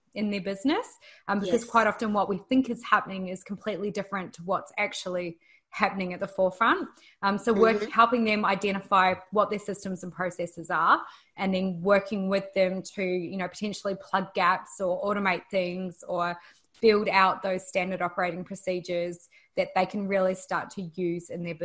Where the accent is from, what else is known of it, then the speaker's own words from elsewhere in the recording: New Zealand; now in Australia; being a Kiwi as well